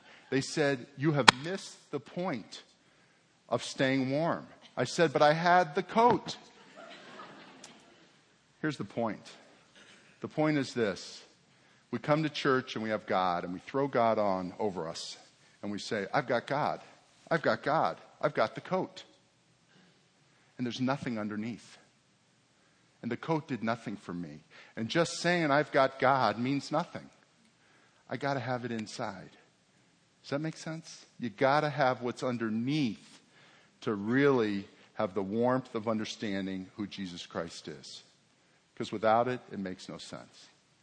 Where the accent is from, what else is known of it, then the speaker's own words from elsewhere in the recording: Boca Raton, Florida, United States; I grew up in Boca. I'm one of these people that my parents, grandparents, great-grandparents, we've all lived in South Florida.